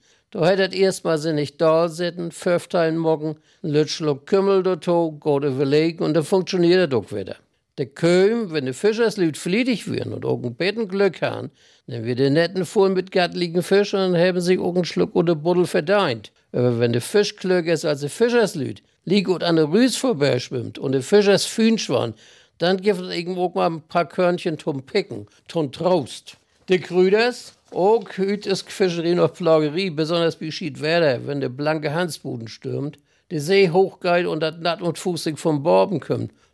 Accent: Greifswald, Mecklenburg-Vorpommern, Germany; also born or lived in Rostock / Warnemünde; Eigentlich bin ich in Greifswald und in Rostock, Pierknöbel und in Warnemünde groß geworden.

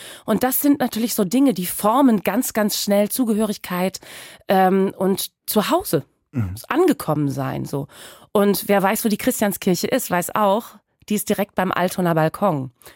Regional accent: Spetzerfehn, Lower Saxony, Germany

